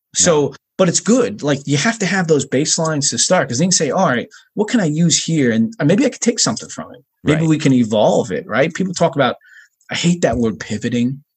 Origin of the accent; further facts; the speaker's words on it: Toms River, New Jersey, United States; also born or lived in Myrtle Beach, United States; So I grew up in Toms River. I'm a local guy in New Jersey. I spent some time down in Myrtle Beach, South Carolina, where I went to school